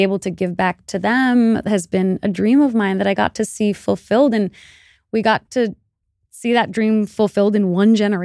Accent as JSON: {"language": "English", "country": "Iran", "said": "speaking on behalf of the people in my home country. So, yeah, I think especially since there's such an oppressive regime in Iran"}